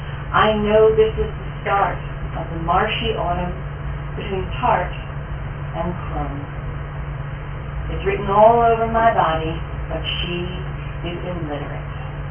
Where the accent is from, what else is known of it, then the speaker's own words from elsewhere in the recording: United States; now in Ireland; It was kind of about being an American in Ireland